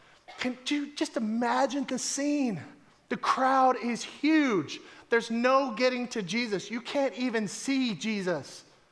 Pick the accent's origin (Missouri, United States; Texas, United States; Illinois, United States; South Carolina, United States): Texas, United States; You know, I'm from Texas, in case you didn't know that. Don't hold it against me.